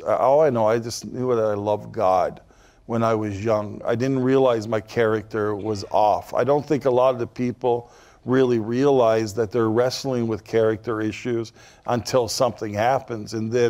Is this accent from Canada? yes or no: yes; Northern Canada, Canada; we're from Northern Canada. There's only about 100,000 people who live further north than where I was born.